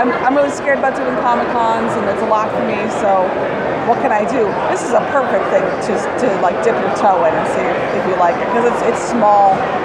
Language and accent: English; Philadelphia, Pennsylvania, United States; because I'm from Philly and it's kind of like a no-brainer to go.